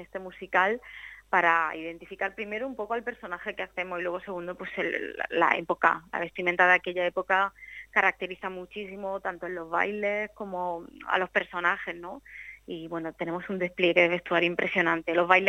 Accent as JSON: {"language": "Spanish", "town": "Linares", "region": "Andalusia", "country": "Spain", "said": "yo en mi caso soy andaluza, como bien ha comentado, soy de Linares"}